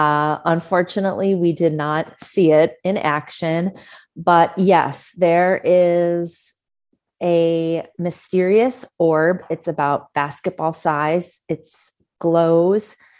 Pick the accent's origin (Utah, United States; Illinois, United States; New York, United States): Illinois, United States; Chicago; It starts in my hometown city, Chicago, and every once in a while when I'm downtown, I'll pass by that starting point on Adams Street.